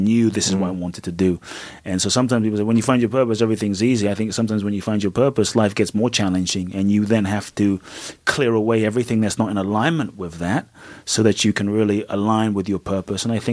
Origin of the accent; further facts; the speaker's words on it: Peckham, London, United Kingdom; For me, growing up in Peckham was literally like a ghetto.